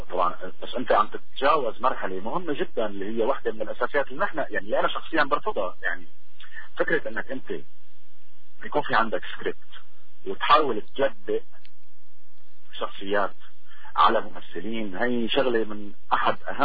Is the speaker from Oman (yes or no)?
no; Damascus, Damascus Governorate, Syria; فخور باني انا طلعت وفعلا بفخر دائما طلعت من منطقة اسمها الديوانية. كبرت فيها بوقتي نتيجة يعني فكرة الحارة الشعبية.